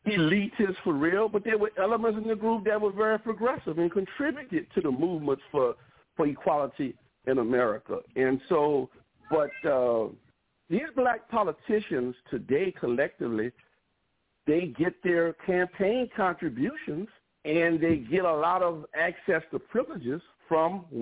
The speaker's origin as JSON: {"language": "English", "town": "New Orleans", "region": "Louisiana", "country": "United States", "said": "I'm from New Orleans, after all."}